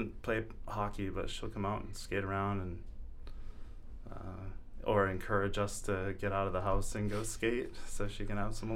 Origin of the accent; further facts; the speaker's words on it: Maine, United States; growing up in Maine, and as cold as the winters are and as much snow, you got to get outside and enjoy it